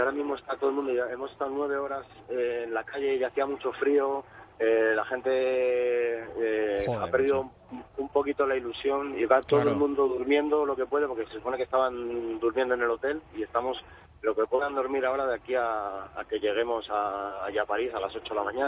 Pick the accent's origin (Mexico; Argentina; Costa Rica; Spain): Spain; Guadalajara, Castilla-La Mancha; Yo, por ejemplo, vengo de Guadalajara, soy de la Peña Blas el Vikingo.